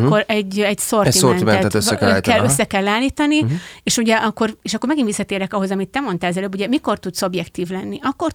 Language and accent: Hungarian; Heves, Hungary; Hát egyetem alatt Egermellől származom